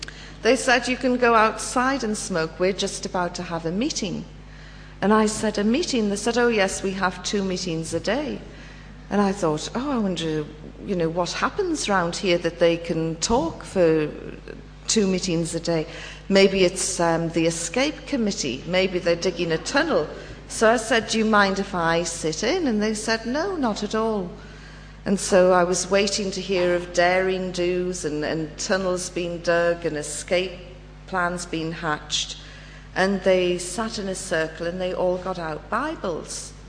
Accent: United Kingdom; I'm British, which always raises a smile.

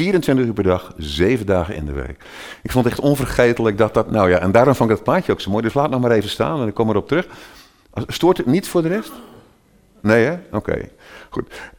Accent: Blaricum, North Holland, Netherlands; ik kom uit Blaricum. Het is altijd een risico als je dat zegt, dat je uit Blaricum komt. Zeggen mensen, dat is de duurste plek van heel Nederland. Is dat klopt? En daar woon ik.

